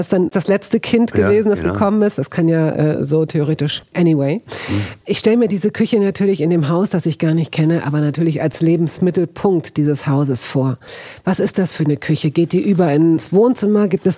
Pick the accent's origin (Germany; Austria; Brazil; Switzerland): Switzerland; als Schweizer